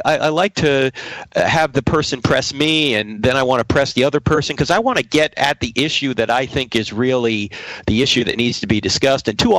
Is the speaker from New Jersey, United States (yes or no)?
yes; New Jersey, United States; But I'm from New Jersey, so I don't know. I guess I've been kind of an extrovert my whole life. And if you're not an extrovert in New Jersey, you're going to get into trouble.